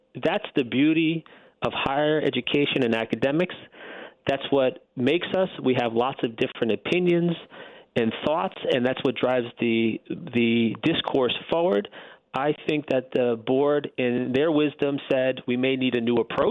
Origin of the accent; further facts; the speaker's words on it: Ellenville, New York, United States; also born or lived in New Jersey, United States; I was born in New Jersey, but I don't tell many people about that. But I grew up in the Ellenville area in Ulster County, New York. I'm a proud Ulster County native.